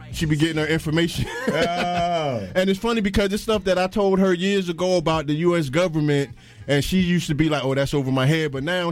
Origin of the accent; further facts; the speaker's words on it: New Jersey, United States; And in dream sheet, you know, I'm from Jersey, right out.